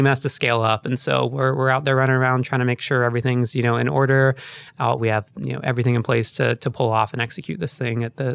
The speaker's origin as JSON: {"language": "English", "region": "Texas", "country": "United States", "also_born_or_lived": "New Orleans", "said": "Like I mentioned I'm from Texas. I lived in New Orleans for a little while."}